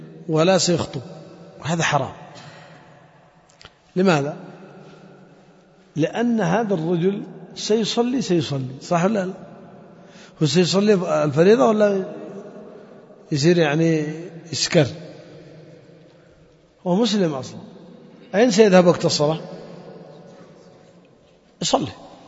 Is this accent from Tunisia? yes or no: no; Yemen; حتى في بعض المناطق عندنا في اليمن